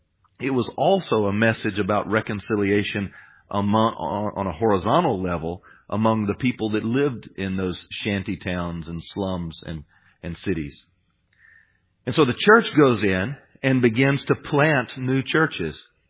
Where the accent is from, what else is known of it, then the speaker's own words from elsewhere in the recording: United States; Years ago, growing up in the United States, I would not have been able